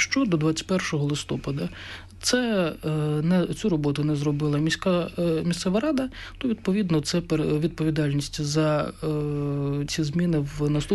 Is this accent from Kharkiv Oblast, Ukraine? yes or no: yes; Kharkiv, Kharkiv Oblast, Ukraine; я хотів би розказати історію харківську, як харків'янин, да, за походженням, відповідно, я не втрачаю зв'язку з своїм рідним містом